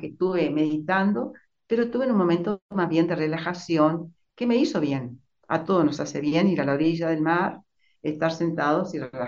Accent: Salta, Argentina; nosotros éramos del interior y por lo tanto cuando vinimos a la ciudad, yo soy salteña

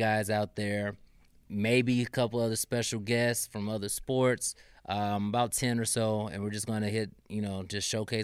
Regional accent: Illinois, United States; you know, I'm from St. Louis, but I'm from like the Illinois side, so I'm not from the city.

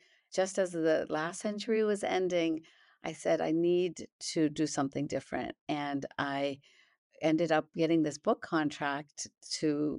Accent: Mumbai, Maharashtra, India; born there; also born or lived in Hyderabad; I was born in India, as you know, in Bombay. Spent my first 4 years in Hyderabad. I lived with my parents in my grandparents' home, in my dadi and dada, my paternal grandparents' home

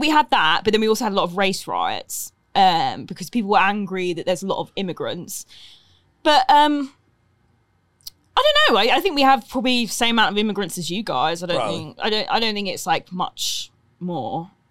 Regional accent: United Kingdom; Is that just because I'm British?

